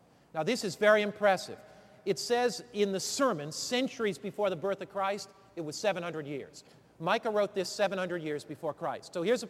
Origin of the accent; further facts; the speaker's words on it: Norwich, Connecticut, United States; born there; I was born in Norwich, Connecticut.